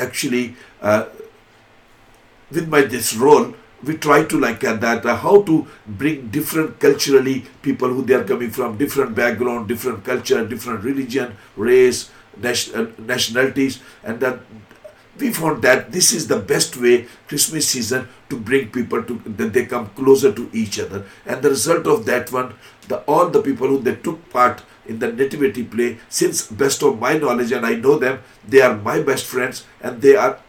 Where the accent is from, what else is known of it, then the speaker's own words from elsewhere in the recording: Pakistan; English is a second language; moved away as an adult; now in United Kingdom; Basically, I'm from Pakistan.